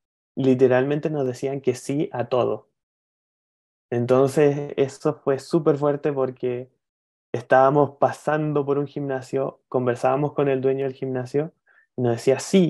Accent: Chile; Y como soy chileno, también sabía cómo conversar y cómo hablar

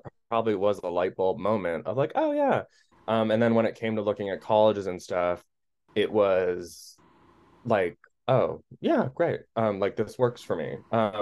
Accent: Connecticut, United States; put me in art classes outside of school, at this place called the Connecticut Art School, because I grew up in Connecticut.

